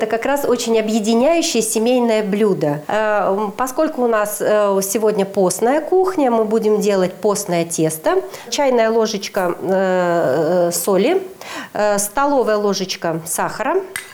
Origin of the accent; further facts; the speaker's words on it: Syktyvkar, Komi Republic, Russia; born there; Родилась я в Сыктывкаре. Я человек по натуре и всю свою жизнь считаю себя северным человеком.